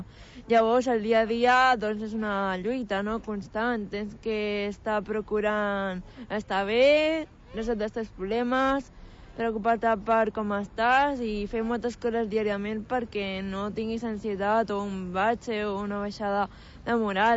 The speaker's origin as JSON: {"language": "Catalan", "town": "Tarragona", "region": "Catalonia", "country": "Spain", "said": "jo com a ciutadana tarragonina"}